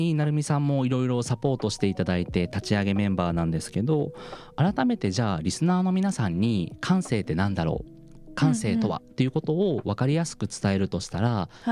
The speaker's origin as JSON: {"language": "Japanese", "region": "Hiroshima", "country": "Japan", "lives_now": "Kyoto, Japan", "said": "僕は広島県出身で、現在は京都にある京都芸術大学というところで大学教員をしながら"}